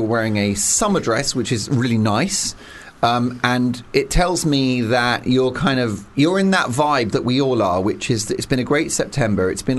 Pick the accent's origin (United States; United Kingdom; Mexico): United Kingdom; That is our nature as British people.